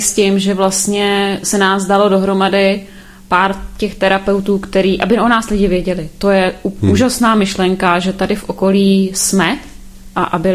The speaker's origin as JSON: {"language": "Czech", "town": "Libice nad Cidlinou", "region": "Central Bohemian Region", "country": "Czechia", "said": "já jsem z Libice nad Cidlinou, mám tam poradenství, firma je Krásná živa"}